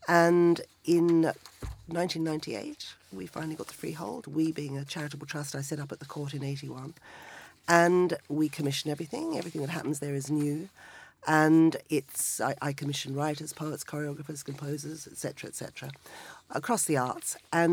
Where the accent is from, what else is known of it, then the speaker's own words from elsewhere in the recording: Australia; I'm Australian as well